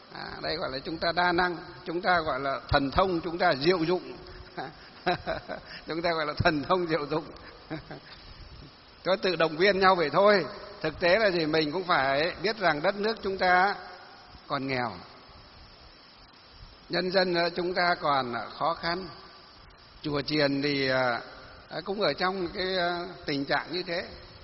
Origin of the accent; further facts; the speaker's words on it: Hòa Bình, Vietnam; Tôi tâm đắc với cái năm ngoái gặp cái bác bí thư tỉnh ủy tỉnh Hòa Bình ở trong quê của tôi